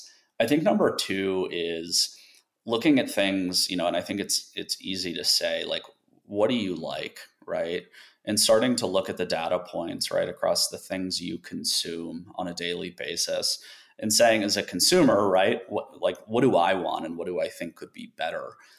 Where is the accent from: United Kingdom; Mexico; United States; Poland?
United States; Colorado; I'm from Colorado and growing up in the mountains, I certainly like the kind of modern mountain vibe, that will always be home for me.